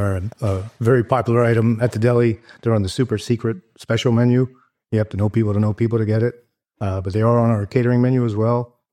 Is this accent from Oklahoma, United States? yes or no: no; New Jersey, United States; You know, I'm originally from South Jersey, grew up getting cold cuts, you know, going to get some rolls.